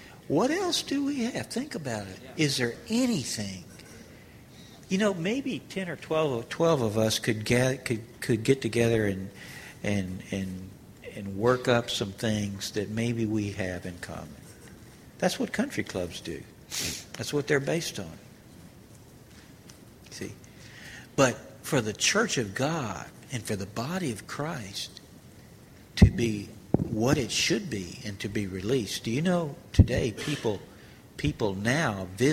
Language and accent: English; Texas, United States; if you can be one with me being a Texan, you just have a much better chance to be an overcomer